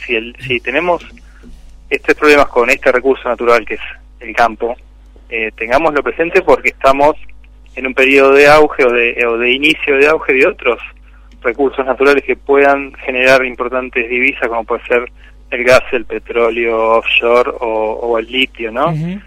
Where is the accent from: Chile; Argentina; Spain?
Argentina; Lo que tengo que tener claro como argentinos